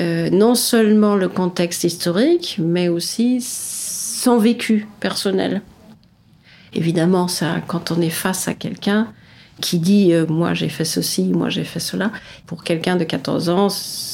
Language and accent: French; Weimar, Thuringia, Germany; French is a second language; J'ai grandi à Weimar, et Weimar, à l'époque, faisait partie de la RDA. L'Allemagne de l'Est.